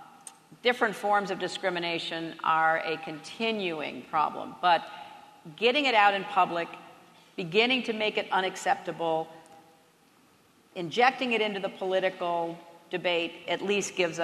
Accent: Chicago, Illinois, United States; A concern of mine ever since I was growing up in Chicago, because again, it may seem unreal, but back when I was growing up in Chicago

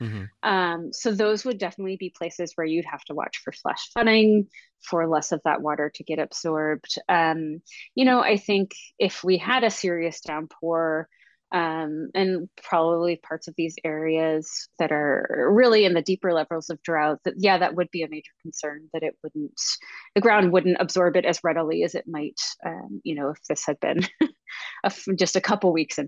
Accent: East Coast, United States; I grew up on the East Coast, lived here all my life, and, you know, it's just always there.

